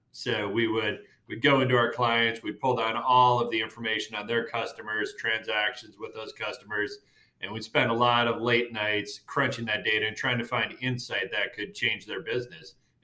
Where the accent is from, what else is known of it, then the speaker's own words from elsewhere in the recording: Madison, Wisconsin, United States; So I grew up in Madison, Wisconsin, so a long ways from where I am right now.